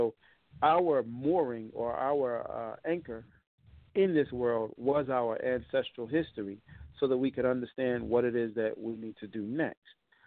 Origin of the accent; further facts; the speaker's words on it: Philadelphia, Pennsylvania, United States; oh, wow, you're from Philly, I'm from Philly too.